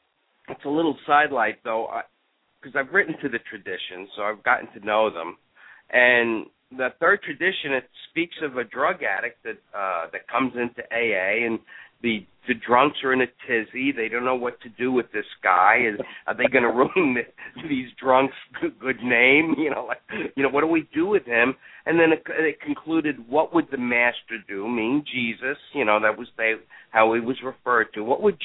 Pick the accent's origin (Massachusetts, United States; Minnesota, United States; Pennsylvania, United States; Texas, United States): Texas, United States; Austin; Now, Austin, where I've marketed there, and I come from Austin, I have maybe 200 hits.